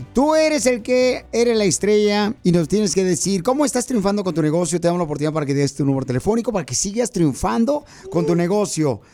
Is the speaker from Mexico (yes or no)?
yes; Jalisco, Mexico; now in Fort Worth, United States; Porque aquí venimos de Jalisco, a Fort Worth, Texas, Estados Unidos.